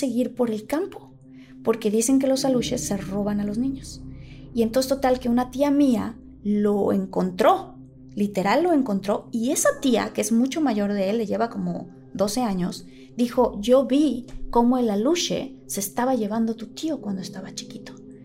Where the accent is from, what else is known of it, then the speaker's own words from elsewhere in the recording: Tabasco, Mexico; yo crecí en Tabasco con mi familia y yo tengo dos hermanos y una hermana